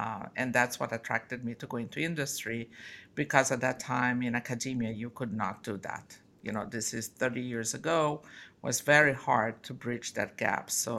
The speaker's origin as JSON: {"language": "English", "region": "Rio de Janeiro", "country": "Brazil", "tie": "born or raised there", "said": "I was born and raised in Rio de Janeiro. Used to go a lot to the beach there, so that was fun growing up."}